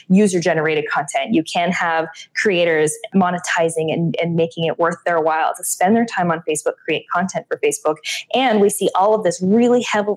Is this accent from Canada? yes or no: yes; Canada; I am Canadian.